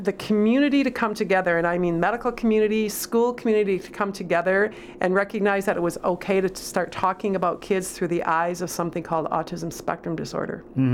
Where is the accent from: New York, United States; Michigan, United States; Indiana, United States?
Michigan, United States; Saginaw; I grew up in Saginaw, which is on the east side of the state.